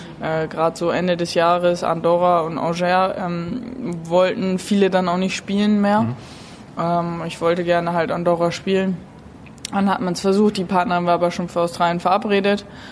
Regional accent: Wiefelstede, Lower Saxony, Germany; also aufgewachsen bin ich in Wiefelstede. Kleines Örtchen bei Oldenburg.

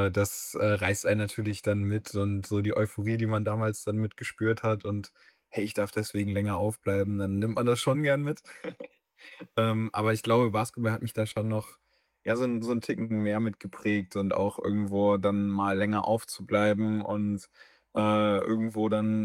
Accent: Seevetal, Lower Saxony, Germany; Es gab damals bei mir in der Nähe von meinem Heimatort Seevetal, gab es sowas, das nennt sich mobiler Dienst.

